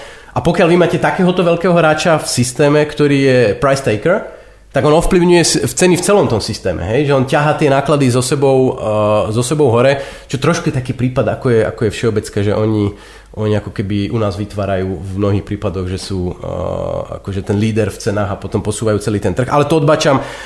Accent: United States; Slovak is a second language; A je dokonca pravda, že ak by som si možno ako Američan mal tú možnosť vybrať si, v ktorom systéme chcem byť, tak je to práve v tomto

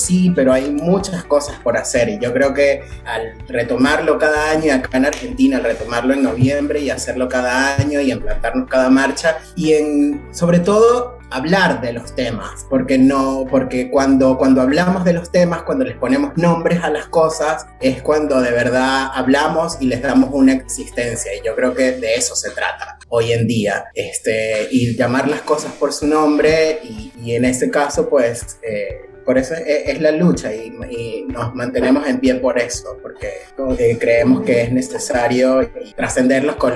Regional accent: Venezuela; moved away; En mi caso, yo soy inmigrante, yo soy venezolano, tengo 3 años acá. Y el hecho de venir de otro contexto súper conservador, haber crecido en un lugar de la cordillera súper conservador y venir a esta ciudad

